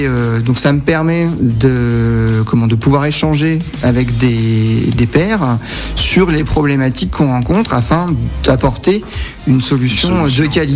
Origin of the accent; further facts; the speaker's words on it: Sens, Bourgogne-Franche-Comté, France; also born or lived in Clermont-Ferrand; J'ai grandi sur Sens. Mmh. Et après, par contre, sur Sens, à l'époque, il n'y avait pas ce qu'il fallait.